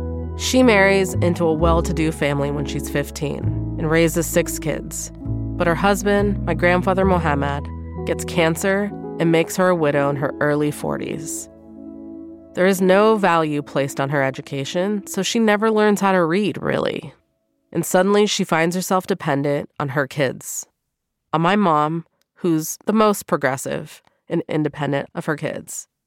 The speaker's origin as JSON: {"language": "English", "country": "Iran", "lives_now": "United States", "said": "I'm Iranian, but I'm also American."}